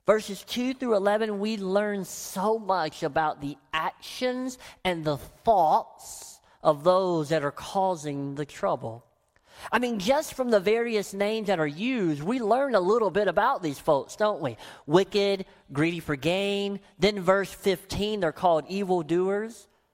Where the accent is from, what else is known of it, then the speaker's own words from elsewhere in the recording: Deep South, United States; I grew up in the Deep South where we just talk in word pictures all the time.